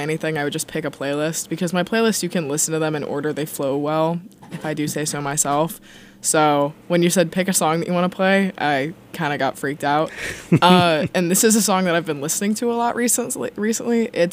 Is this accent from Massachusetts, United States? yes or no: yes; Massachusetts, United States; I'm from 10 minutes away from campus.